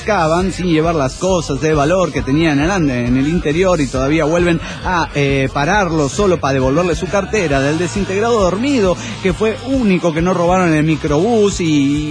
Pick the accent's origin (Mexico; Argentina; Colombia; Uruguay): Mexico; sale Calderón, sí, el güey que trabaja de presidente en mi país